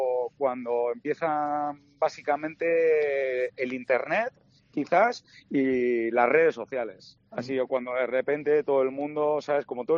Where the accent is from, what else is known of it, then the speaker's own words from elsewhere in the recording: Cantabria, Spain; las personas pues que somos de aquí, que somos de Cantabria